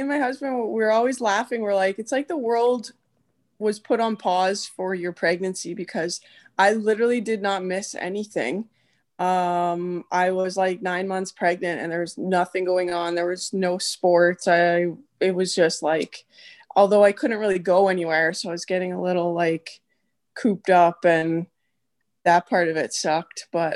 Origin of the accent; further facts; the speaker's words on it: Edmonton, Alberta, Canada; now in United States; I'm born and raised in Edmonton, Alberta, but now married to an American boy, and we live in Ohio. So we are just outside Cleveland right now.